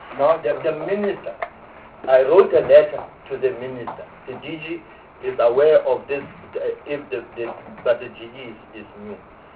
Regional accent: Free State, South Africa; I see here, I'm from the Free State. It's my province.

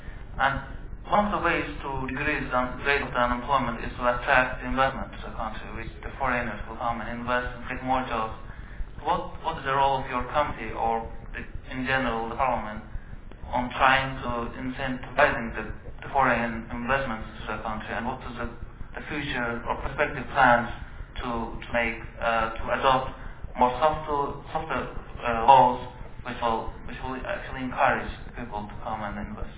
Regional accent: Azerbaijan; I'm a student of the Pahlavi Academy, and I'm from Azerbaijan.

